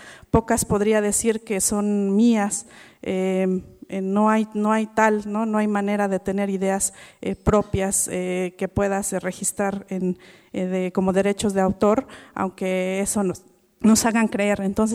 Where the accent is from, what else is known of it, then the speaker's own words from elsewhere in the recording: Oaxaca, Mexico; first language Mixe; Spanish is a second language; en mije, que es la lengua, mi lengua materna, nuestra lengua materna